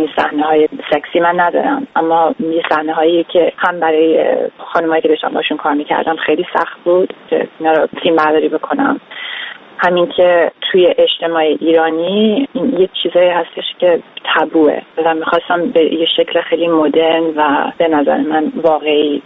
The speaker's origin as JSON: {"language": "Persian", "country": "United States", "tie": "born or raised there", "also_born_or_lived": "Iran", "said": "به عنوان یک زن که از بچگی از ایران اومدیم آمریکا، اینجا بزرگ شدم"}